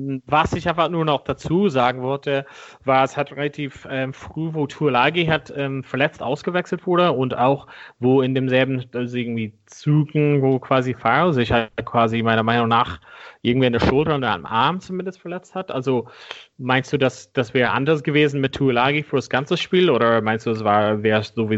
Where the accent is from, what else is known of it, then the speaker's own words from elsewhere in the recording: Ireland; bei meinem Heimatland Irland gegen Schottland.